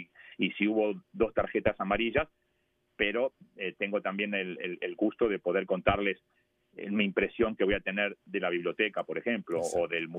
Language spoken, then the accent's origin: Spanish; Argentina; como buen argentino soy muy cabulero